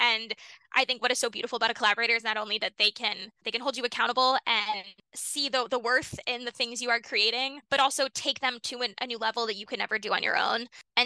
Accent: Canada; also born or lived in United States; Part of it, I think, is because I'm a Canadian and American dual citizen.

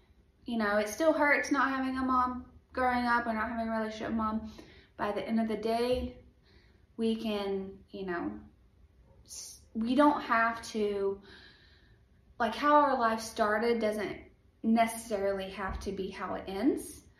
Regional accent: Alabama, United States; So I'm from Alabama. Church was always the number one thing.

